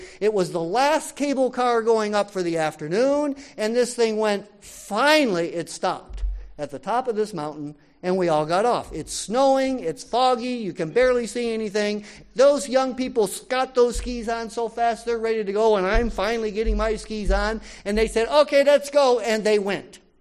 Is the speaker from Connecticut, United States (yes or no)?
no; Florida, United States; Now, I'm from Florida, so this was a brand new experience.